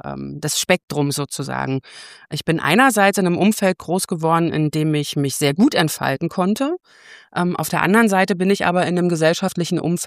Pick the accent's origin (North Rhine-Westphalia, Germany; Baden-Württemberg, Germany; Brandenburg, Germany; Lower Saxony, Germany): Brandenburg, Germany; Eberswalde; Ich bin geboren und groß geworden in Eberswalde. Das ist zu Ostzeiten eine 70.000 Einwohnerinnenstadt gewesen. Und so eine klassische Kreisstadt, hat man früher dazu gesagt.